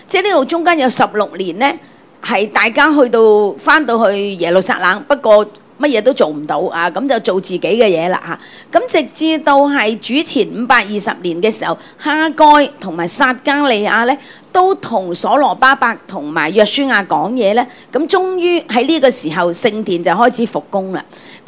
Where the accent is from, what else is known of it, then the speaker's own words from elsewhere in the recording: Hong Kong; 那我就想起我们香港人，是吧，我们香港人是不是都在这个福的里面